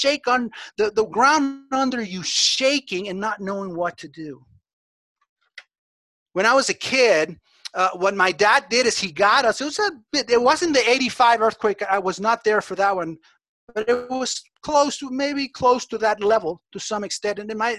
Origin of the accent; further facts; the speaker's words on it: Mexico City, Mexico; Some of you know I grew up in Mexico City